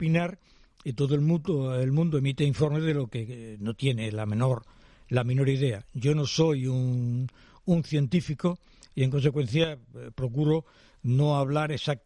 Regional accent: Málaga, Andalusia, Spain; Pues sí, porque siendo malagueño

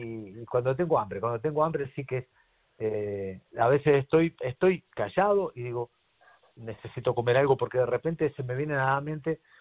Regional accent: Argentina; Mire que soy argentino y es difícil que un argentino le diga que haga mal algo.

